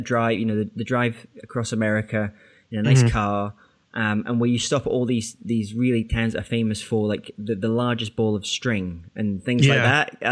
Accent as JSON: {"language": "English", "region": "Scotland", "country": "United Kingdom", "tie": "born or raised there", "said": "I grew up in an ex-mining village on the west coast of Scotland. Very small, kind of rural type of environment. It was all kind of fields"}